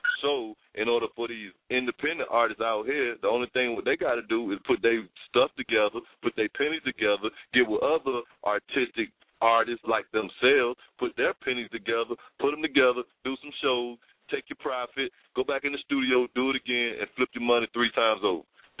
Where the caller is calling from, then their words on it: Atlanta, Georgia, United States; I'm calling from Northside ATL.